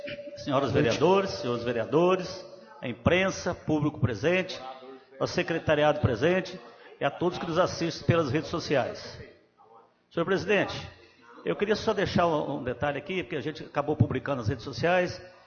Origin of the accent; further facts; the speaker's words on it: Alfenas, Minas Gerais, Brazil; eu que nasci em Alfenas aqui, sou criado em Alfenas